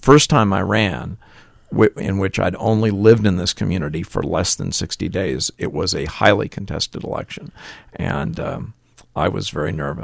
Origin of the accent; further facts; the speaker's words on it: Eugene, Oregon, United States; also born or lived in Los Angeles; Well, I was born in Los Angeles, but my parents moved. My father was a professor at the University of Oregon, and we moved there when I was about two. So I spent most of my grade school years in Eugene